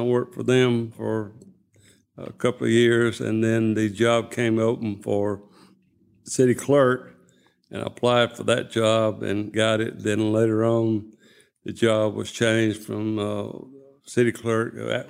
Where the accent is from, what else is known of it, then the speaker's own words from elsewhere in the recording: Bremen, Georgia, United States; also born or lived in Villa Rica; used didn't have hospital privileges in Bremen, so we had to go to Villarica, and I was born in Villarica in 1949.